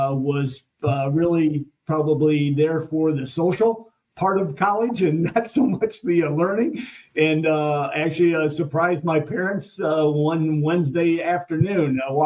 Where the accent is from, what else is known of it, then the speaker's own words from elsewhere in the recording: Midwest, United States; But I grew up in the Midwest. I grew up in a very small town. I had 48 people in my graduating class.